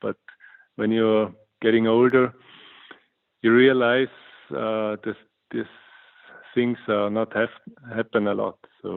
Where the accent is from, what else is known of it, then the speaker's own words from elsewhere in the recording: St. Anton am Arlberg, Tyrol, Austria; we had the World Championship in St. Anton at my hometown.